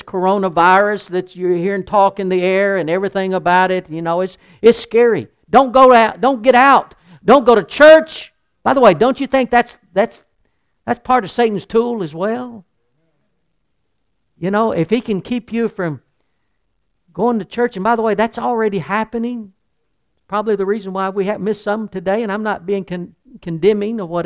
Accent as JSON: {"language": "English", "region": "the South", "country": "United States", "said": "But, you know, we're from the South."}